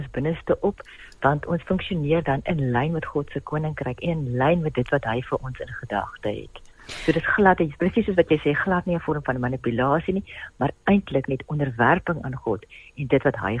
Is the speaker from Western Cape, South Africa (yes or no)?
yes; Western Cape, South Africa; as ek kom uit die Swartland uit, so ek hou van 'n ou broodjie en 'n vleisie